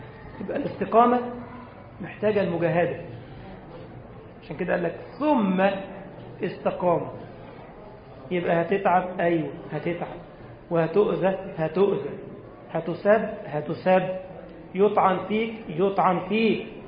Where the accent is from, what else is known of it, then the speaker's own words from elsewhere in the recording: Egypt; الله تعالى أن يحفظ بلدنا مصر وأهلها من الفتن ما ظهر منها وما بطن